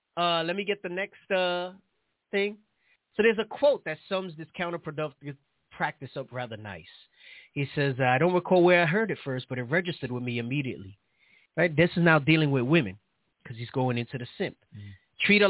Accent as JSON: {"language": "English", "region": "New York", "country": "United States", "said": "I'm from the Bronx. Oh, praise. Right. I'm actually toned down since I've been out here in the Southwest a little bit."}